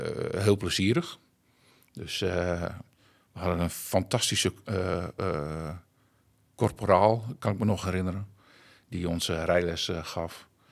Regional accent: Delfzijl, Groningen, Netherlands; Kijk, ik kwam als jongen uit Delfzijl en ik was niet wereldvreemd.

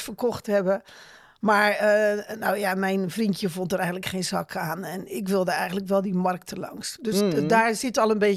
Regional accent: Schiedam, South Holland, Netherlands; born there; now in Rotterdam, Netherlands; Nee, ik ben in Schiedam geboren, de jenevenstad hier, maar die ligt naast Rotterdam.

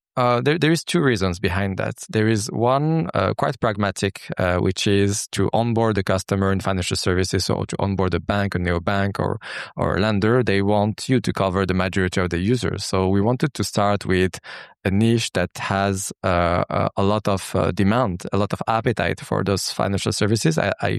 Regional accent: Casablanca, Casablanca-Settat, Morocco; now in Paris, France; So personally, I'm a Moroccan and French entrepreneur. I grew up in Morocco, in Casablanca. I came to France in 2009.

